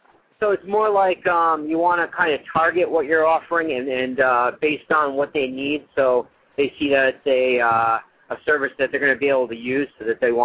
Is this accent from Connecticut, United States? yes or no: yes; Connecticut, United States; I'm from Connecticut.